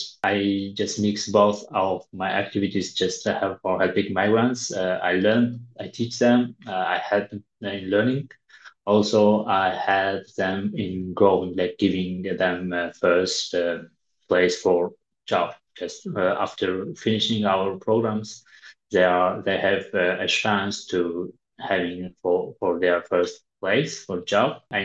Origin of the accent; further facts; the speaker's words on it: Tajikistan; now in Poland; I'm a refugee from Tajikistan. I've been living in Poland about 7.5 years.